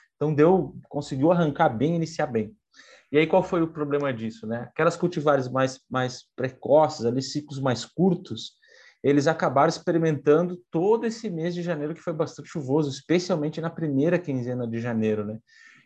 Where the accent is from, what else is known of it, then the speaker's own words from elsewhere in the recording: Rio Grande do Sul, Brazil; eu estava lá, eu sou do Rio Grande do Sul, eu estava lá